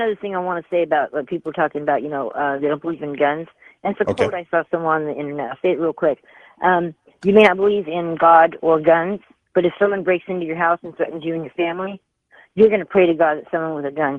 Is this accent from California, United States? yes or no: yes; San Francisco, California, United States; I grew up in San Francisco, big city